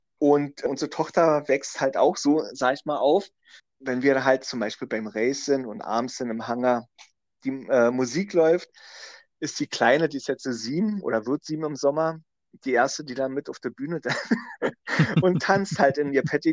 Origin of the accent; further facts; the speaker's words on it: Berlin, Germany; Wir haben hier im Süden, also ich komme ja persönlich aus Lichtenrade oder wohne in Lichtenrade